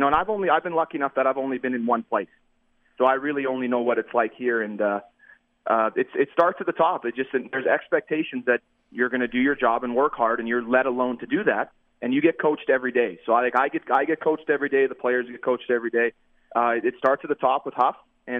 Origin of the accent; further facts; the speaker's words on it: Canada; I'm a Canadian